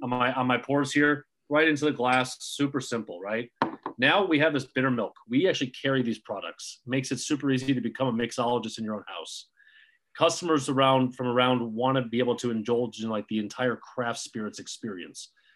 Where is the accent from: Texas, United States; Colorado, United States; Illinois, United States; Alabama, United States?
Illinois, United States; Chicago; started out in Illinois because this is where I grew up. This is where I started as an individual. I'm a Chicagoan at heart.